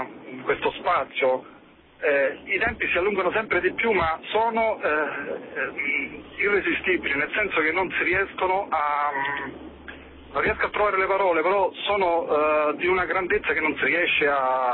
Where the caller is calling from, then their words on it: Terracina, Lazio, Italy; siamo da Terracina